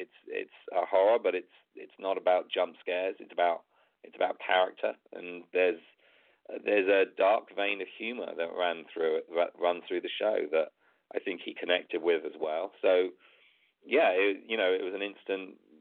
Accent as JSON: {"language": "English", "country": "United Kingdom", "said": "You know, being British, I think I was an addition to that team because I had the local knowledge"}